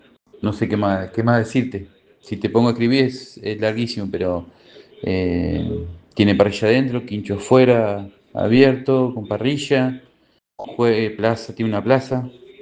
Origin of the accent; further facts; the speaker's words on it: General Arenales, Buenos Aires Province, Argentina; Soy de General Arenales, provincia de Buenos Aires.